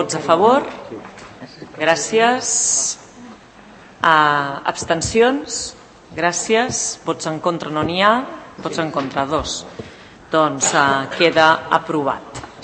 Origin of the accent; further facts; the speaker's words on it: Catalonia, Spain; Com a catalana em costa de pronunciar.